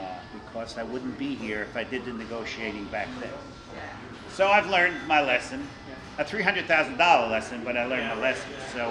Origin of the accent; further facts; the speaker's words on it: New York City, New York, United States; I grew up in the Bronx, and New York City, it was against the law to have pinball.